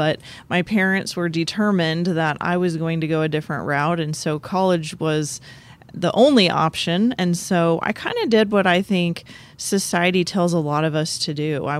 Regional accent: Iowa, United States; accent: Midwestern; I am. I'm from the Midwest, yeah. So I still have a little bit of that Midwestern accent

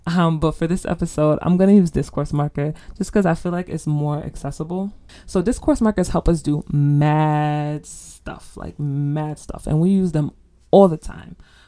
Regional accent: United States; I know for me here growing up in the States

